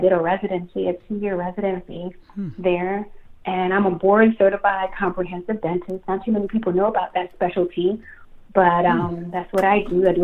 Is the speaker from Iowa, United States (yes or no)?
no; New York, United States; Well, I'm originally from New York.